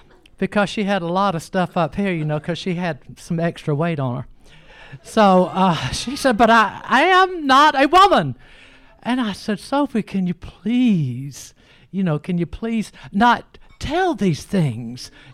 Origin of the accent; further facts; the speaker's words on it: Savannah, Georgia, United States; I'm from Savannah, Georgia.